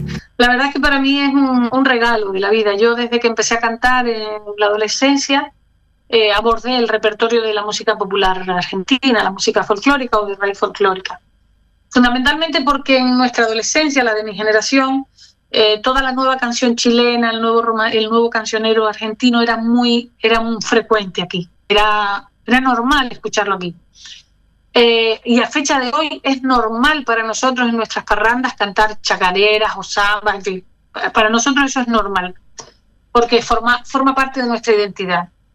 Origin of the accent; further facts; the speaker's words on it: Canary Islands, Spain; Dedicado pues a esos géneros que a nosotros como canarios nos identifican.